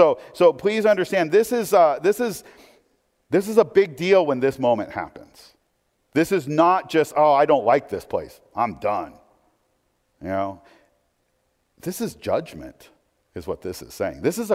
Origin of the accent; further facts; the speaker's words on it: Portland, United States; I always thought I would be serving in Portland. I was born and raised in Portland.